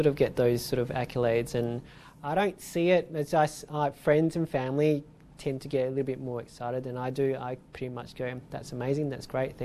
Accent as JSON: {"language": "English", "country": "Australia", "said": "Being Australian to me means having the creative freedom to do what you want and sort of to chase your dreams."}